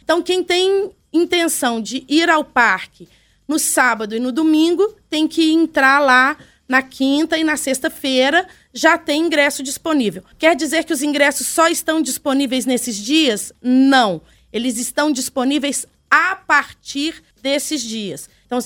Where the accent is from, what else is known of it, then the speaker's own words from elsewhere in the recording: Belo Horizonte, Minas Gerais, Brazil; Eu cresci no bairro Sion, em Belo Horizonte. Os meus pais moravam na Praça Nova York. Eu morava num prédio ao redor da praça